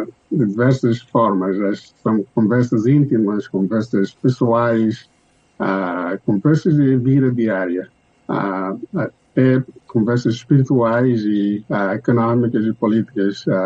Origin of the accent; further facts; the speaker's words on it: Mozambique; quando eu falava que eu sou de Moçambique